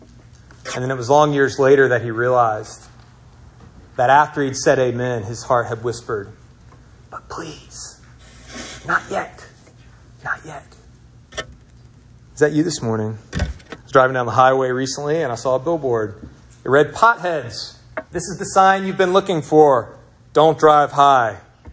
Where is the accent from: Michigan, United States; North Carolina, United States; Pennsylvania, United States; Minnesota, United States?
North Carolina, United States; Swannanoa; born there; I was born in Swannanoa, North Carolina.